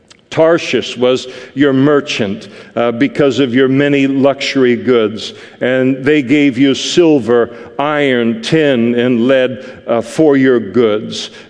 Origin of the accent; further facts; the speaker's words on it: Scotland, United Kingdom; It kills me as a Scot to try and figure these things out.